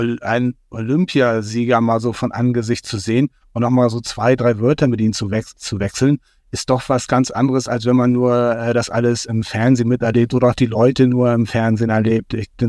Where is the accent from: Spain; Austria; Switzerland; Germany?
Germany; Hamburg; als Hamburger